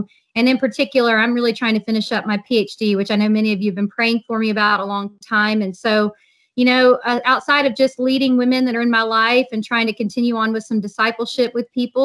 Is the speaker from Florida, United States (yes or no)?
yes; Florida, United States; I am from Florida and been living there